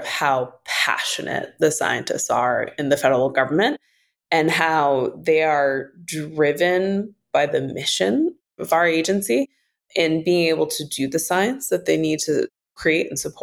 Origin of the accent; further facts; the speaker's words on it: Great Lakes, United States; I'm originally from the Great Lakes region.